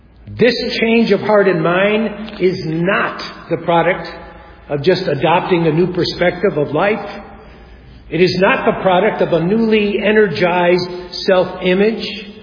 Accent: Chicago, Illinois, United States; We were raised in Chicago.

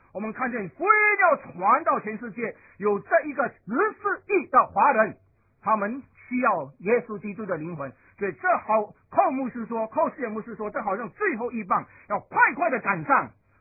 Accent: China; 我们是中国人，我们是中华教会。

